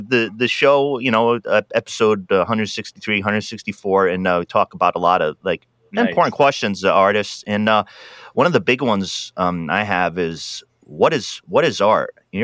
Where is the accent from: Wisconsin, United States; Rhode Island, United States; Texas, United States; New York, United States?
Rhode Island, United States; Pawtucket; being born and raised in Rhode Island, Pawtucket, Rhode Island. So yeah. So made my way all the way out of West